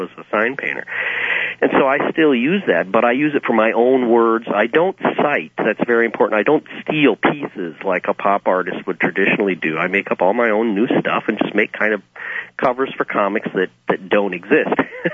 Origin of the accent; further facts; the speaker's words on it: Chicago, Illinois, United States; moved away as an adult; now in Europe; I come from Chicago, actually, or from Illinois. I've been in Europe for about 20 years now. I came here chasing my wife.